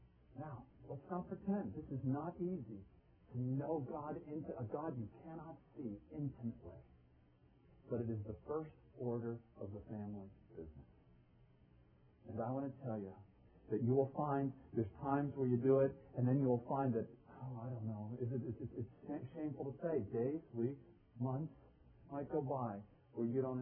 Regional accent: United States; Well, I'm an American male.

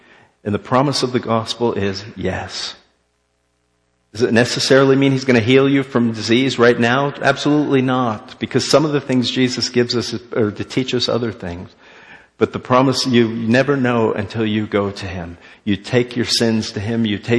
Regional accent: Florida, United States; I'd never been skiing. I'm from Florida.

